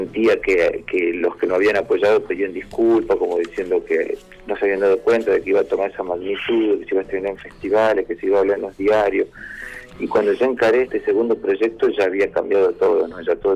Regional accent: San Miguel de Tucumán, Tucumán, Argentina; born there; now in Lomas de Zamora, Argentina; nací en Tucumán, en San Miguel de Tucumán, y es donde filmé la película esta de la que estamos hablando.

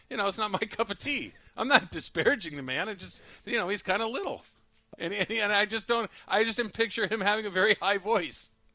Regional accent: Arcadia, California, United States; when I was a kid and, you know, growing up in Arcadia and when the Lakers were winning all those championships in the 1980s

